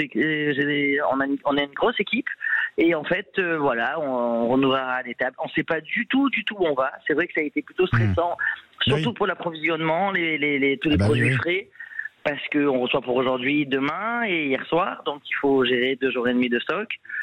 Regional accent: Marseille, Provence-Alpes-Côte d'Azur, France; Non, moi je suis marseillaise, j'ai mon restaurant depuis 30 ans l'année prochaine.

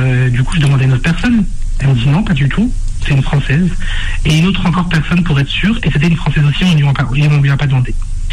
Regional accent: France; parce que je suis français, je suis né en France

